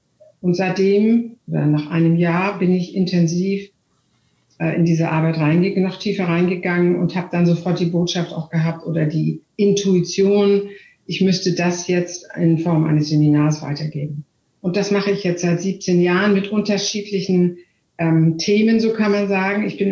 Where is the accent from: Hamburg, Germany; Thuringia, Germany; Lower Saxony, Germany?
Hamburg, Germany; Ich bin Hamburgerin und liebe Hamburg sehr.